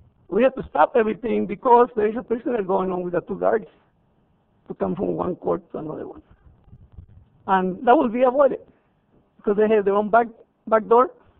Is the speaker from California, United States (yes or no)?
yes; Riverbank, California, United States; Good evening again. … from Riverbank.